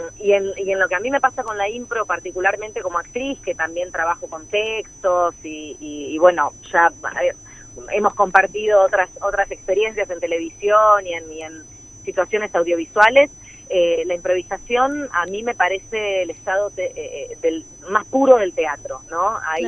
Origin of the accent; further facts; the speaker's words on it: Buenos Aires, Argentina; nuestra misión como porteñas